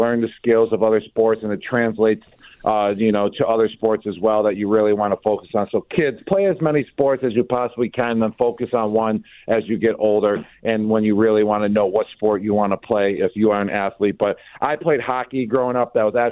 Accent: Buffalo, New York, United States; I'm from Buffalo. I always represent Buffalo. Buffalo will always resonate in my heart. It's where I grew up.

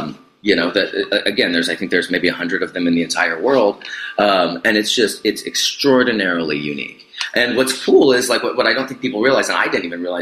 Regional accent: Seattle, Washington, United States; I was born and raised in Seattle, and so my whole life I grew up seeing the billboards

